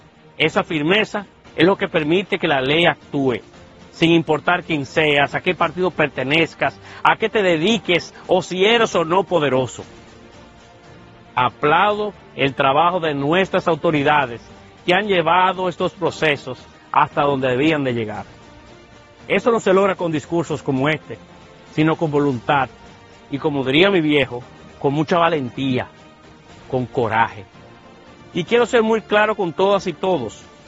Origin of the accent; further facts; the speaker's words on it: Dominican Republic; como dominicano, como servidor público, como presidente de un partido político